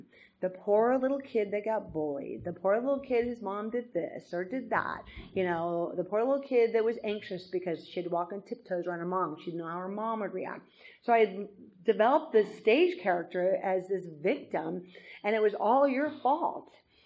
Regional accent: California, United States; And I grew up near the San Francisco Bay. And I'd always walk along the bay in the morning.

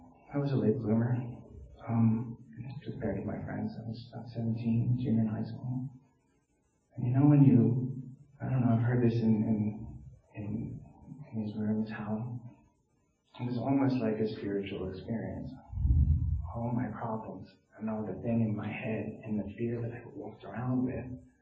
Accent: Mansfield, Pennsylvania, United States; I grew up in Mansfield, Pennsylvania. About a block away from Mansfield Catholic High School. My grandparents built a house there.

